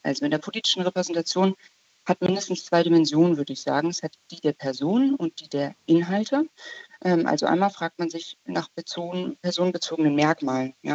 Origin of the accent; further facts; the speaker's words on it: Hamburg, Germany; dass ich als Hamburgerin oder dass ein Saarländer, dass man das sein kann